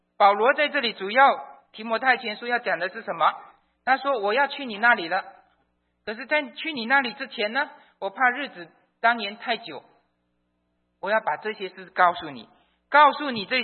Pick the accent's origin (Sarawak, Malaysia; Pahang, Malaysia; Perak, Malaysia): Sarawak, Malaysia; 那我们星期五的时候有人问我从哪里来，我不提沙劳越因为太难记了，东马来西亚来的